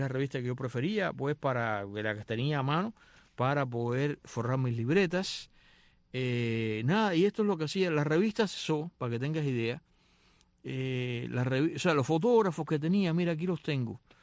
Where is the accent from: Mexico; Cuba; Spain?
Cuba; en mi infancia en Cuba en los años 60